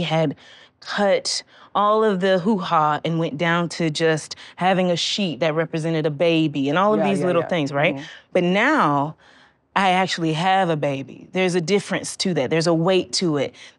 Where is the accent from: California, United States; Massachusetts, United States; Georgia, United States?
Georgia, United States; born there; And I was born in Georgia.